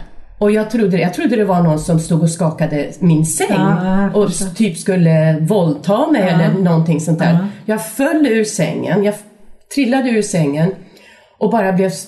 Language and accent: Swedish; Sala, Västmanland County, Sweden; Hemma i Västmanland i Sala.